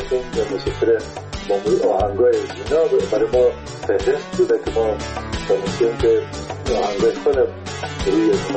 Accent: Kunduz, Afghanistan; born there; در قندوز در اون زمانی که ما به دنیا آمدم، تازرم در اسپینزر قندوز مصروف ایفای وظیفه بوده و در اون زمان البته تا سنای 3 سالگی را ما در قندوز بودیم

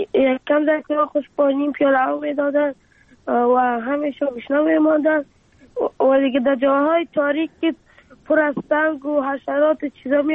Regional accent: Afghanistan

